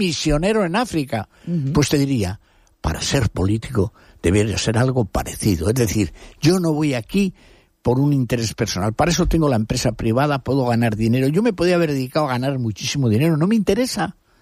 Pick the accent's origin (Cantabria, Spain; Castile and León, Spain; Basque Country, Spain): Cantabria, Spain; porque yo soy profundamente español, uh-huh, por ser cántabro, ¿no?